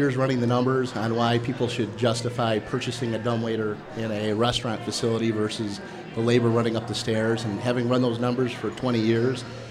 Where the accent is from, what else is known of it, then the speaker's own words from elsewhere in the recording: Riverwoods, Illinois, United States; I grew up in Riverwoods, Illinois. So just north of here, right where the Deerfield Toll Plaza used to be.